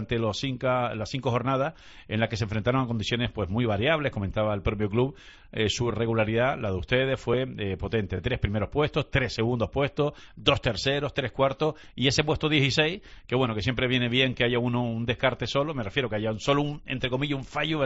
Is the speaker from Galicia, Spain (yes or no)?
no; Canary Islands, Spain; porque es un orgullo para, como Gran Canario, saber que hay deportistas que se lo están currando